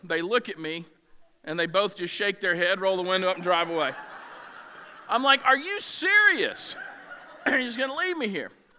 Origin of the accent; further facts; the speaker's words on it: Augusta, Georgia, United States; I grew up in Augusta